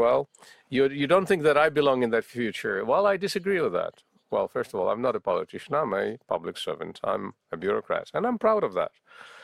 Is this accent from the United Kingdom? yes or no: no; Orenburg Oblast, Russia; I'm from Orenburg Oblast.